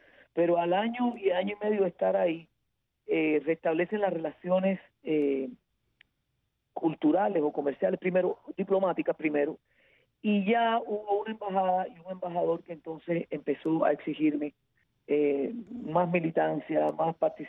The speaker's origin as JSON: {"language": "Spanish", "country": "Cuba", "said": "lo que yo creía como mujer y como cubana y como todo, como artista."}